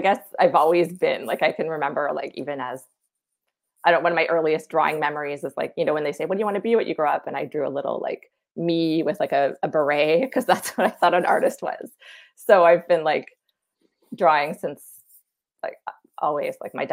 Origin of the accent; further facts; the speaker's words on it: Newmarket, Ontario, Canada; I went from the town I grew up in Newmarket, Ontario, to Waterloo, Ontario for school.